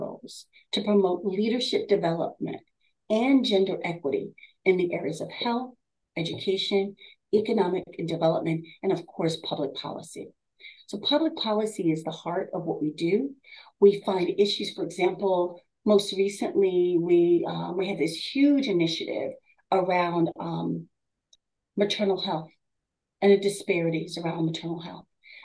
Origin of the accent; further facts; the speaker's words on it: Bridgeport, Connecticut, United States; growing up in Bridgeport, Connecticut, and the projects of Bridgeport has allowed me, afforded me an opportunity to have a story that's unique